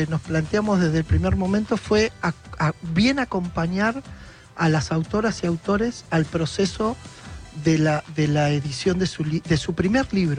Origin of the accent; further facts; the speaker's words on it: Pilar, Buenos Aires Province, Argentina; Sí, soy del Partido de Pilar